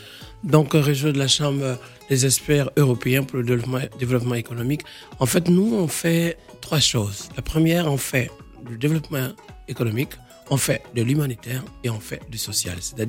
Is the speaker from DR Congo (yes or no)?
no; Guinea-Bissau; comme l'exemple d'où je viens, de Guinée-Bissau, on est parti à 19 personnes.